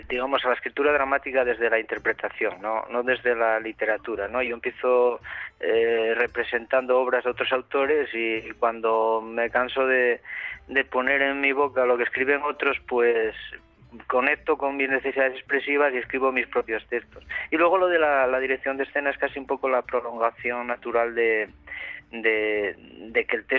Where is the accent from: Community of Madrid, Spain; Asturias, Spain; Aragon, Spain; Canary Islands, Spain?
Asturias, Spain; una guía un poco divulgativa de cómo somos asturianos